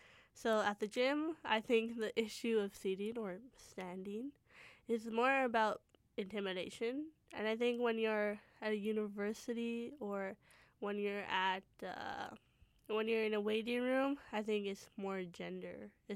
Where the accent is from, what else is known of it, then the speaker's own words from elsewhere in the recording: Surrey, British Columbia, Canada; I'm originally from Surrey, born and raised.